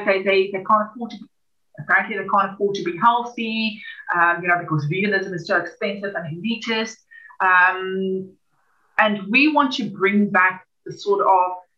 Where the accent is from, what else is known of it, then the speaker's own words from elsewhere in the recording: South Africa; I come from South Africa, where there's a huge disparity between wealth and poverty